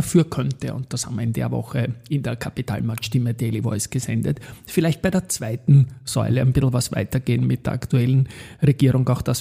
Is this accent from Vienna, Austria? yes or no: yes; Vienna, Austria; Ich komme aus der Siebenbürgerstraße in 1220 Wien, eher sogar aus Siebenbürgen.